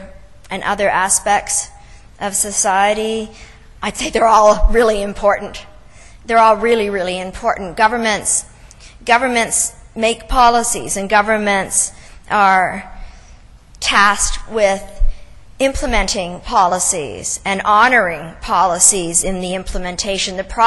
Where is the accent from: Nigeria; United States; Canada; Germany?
Canada; I'm from Canada.